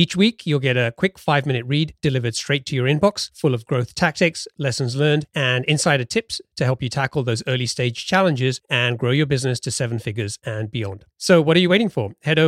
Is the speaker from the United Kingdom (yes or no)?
yes; United Kingdom; now in Seattle, United States; I'm a Brit living in Seattle.